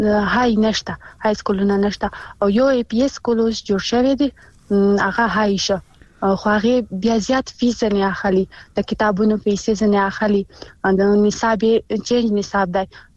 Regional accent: Khyber Pakhtunkhwa, Pakistan; چې زه خو د جنوبي وزیرستان نه یم

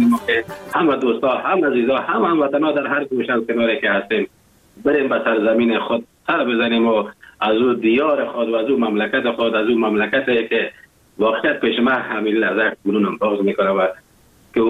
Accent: Afghanistan; now in Germany

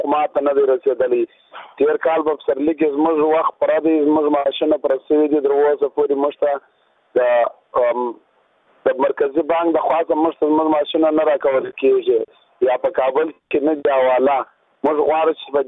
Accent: Maiwand, Kandahar, Afghanistan; د کندهار ولایت یو مایو بزوان يم

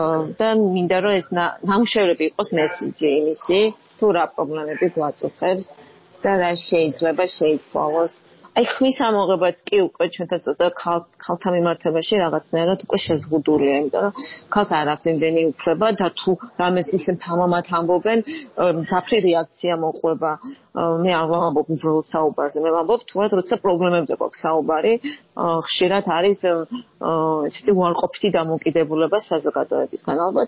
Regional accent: Gagra, Abkhazia, Georgia; born there; იმიტომ რომ მე იქ დავიბადე

